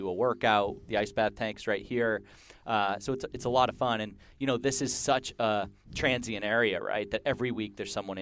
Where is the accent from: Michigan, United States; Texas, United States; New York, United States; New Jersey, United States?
New Jersey, United States; I grew up in New Jersey, that would never happen.